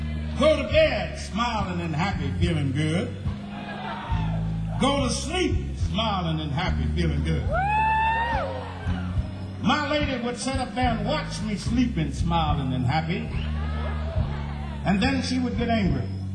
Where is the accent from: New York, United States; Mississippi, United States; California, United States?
Mississippi, United States; Indianola; Before I left my hometown of Indianola, Mississippi, woo-hoo!